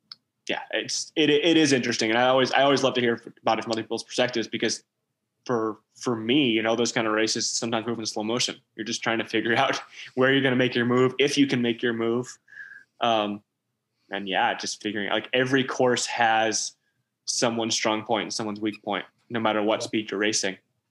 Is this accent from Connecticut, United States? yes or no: no; Pinckney, Michigan, United States; I grew up in Pinckney where Brian grew up.